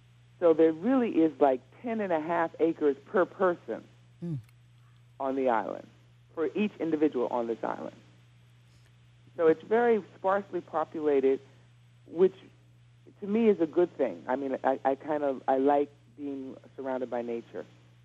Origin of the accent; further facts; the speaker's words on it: New York City, New York, United States; born there; I mean, city life was not for me, and I was born in New York City.